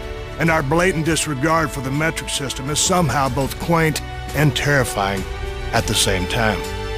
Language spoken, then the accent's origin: English; Texas, United States; I'm from Texas. I get that.